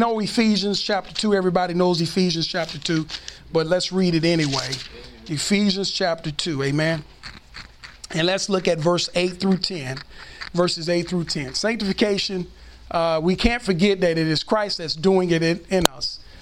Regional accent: Dallas, Texas, United States; Now, I didn't grow up in the same projects that he grew up in, but I'm from Oak Cliff. Okay? I'm from the hood side of Oak Cliff.

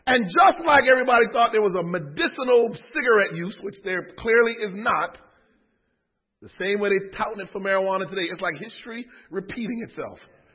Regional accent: Connecticut, United States; When I look at hip-hop, and I grew up in Connecticut, I used to go down into the Bronx, to Third Avenue to shop, and down into Brooklyn to shop.

